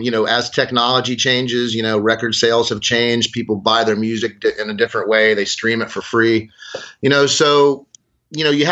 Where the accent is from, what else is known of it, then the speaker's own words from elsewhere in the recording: Tampa, Florida, United States; also born or lived in Dade City; Yeah, I grew up in, I kind of consider Tampa my hometown. That's where I grew up, went to school and, you know, spent a lot of my life.